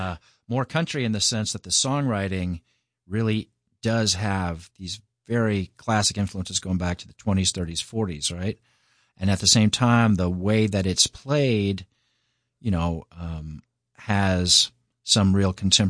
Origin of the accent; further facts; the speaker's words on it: Owensboro, Kentucky, United States; I grew up in Owensboro, Kentucky, which is kind of the used to be the biggest city in Western Kentucky.